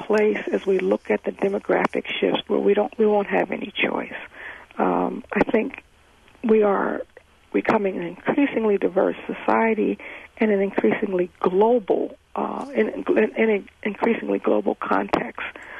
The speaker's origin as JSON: {"language": "English", "region": "California", "country": "United States", "said": "And I came from a very diverse place. I came from California here. So it was a bit of a culture shock for me."}